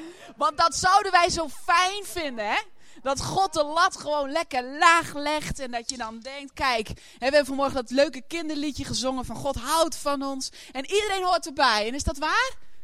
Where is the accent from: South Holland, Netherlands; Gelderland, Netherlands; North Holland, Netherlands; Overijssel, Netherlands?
Gelderland, Netherlands; Aalten; Ik kom uit Aalten.